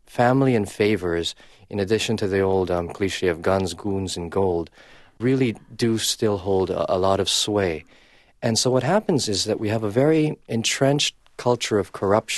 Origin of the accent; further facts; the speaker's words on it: Philippines; also born or lived in Vancouver, California, United States; I've lived most of my life in the Philippines, but I have. I grew up in Vancouver until I was 11 during the Marcos years. I spent most of my life back home, and then I left in 2001 to find better opportunities as a writer.